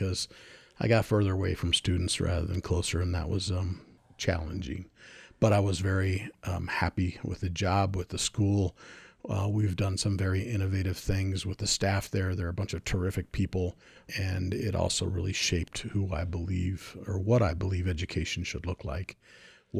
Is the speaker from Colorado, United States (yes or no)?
yes; Canyon City, Colorado, United States; I grew up in Canyon City, Colorado. That's where I graduated from high school.